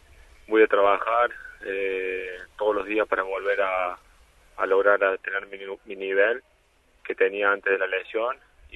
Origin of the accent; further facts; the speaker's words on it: Córdoba, Argentina; se asemeja mucho también a la gente de donde soy yo, en Córdoba, en Argentina